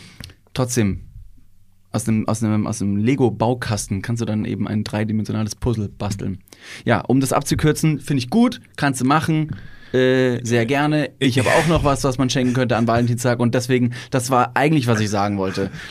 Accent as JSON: {"language": "German", "region": "Bavaria", "country": "Germany", "said": "Ich dachte, ich komme aus Bayern."}